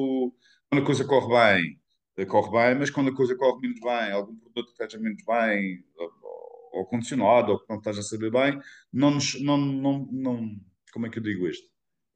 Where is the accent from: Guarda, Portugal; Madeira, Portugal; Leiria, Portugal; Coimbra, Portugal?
Madeira, Portugal; eu, como madeirense, fico um bocado cansado